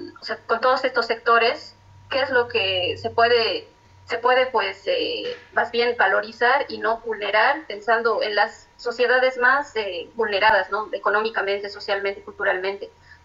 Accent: Bolivia; cuando saben que vengo de Bolivia o de América Latina

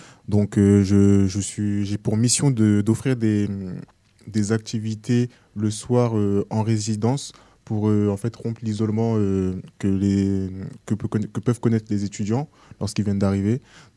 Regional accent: Orléans, Centre-Val de Loire, France; moi je suis orléanais de base.

